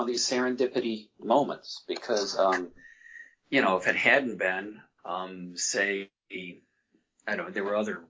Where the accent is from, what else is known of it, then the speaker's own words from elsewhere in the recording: Lockport, New York, United States; Roswell Park was a little over a half hour from my hometown in Lockport, New York